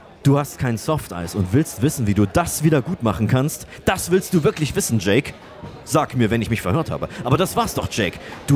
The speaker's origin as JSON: {"language": "German", "town": "Saalfeld", "region": "Thuringia", "country": "Germany", "tie": "born or raised there", "said": "aus meiner Heimatstadt Saalfeld"}